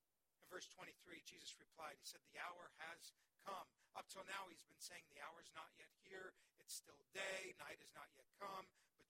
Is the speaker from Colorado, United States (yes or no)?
yes; Denver, Colorado, United States; I grew up in Denver